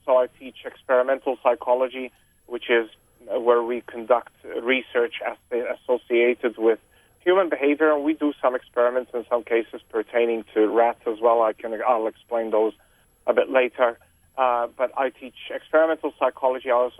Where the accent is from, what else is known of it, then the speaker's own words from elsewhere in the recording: Malta; I ultimately found a position in my home country, which was Malta.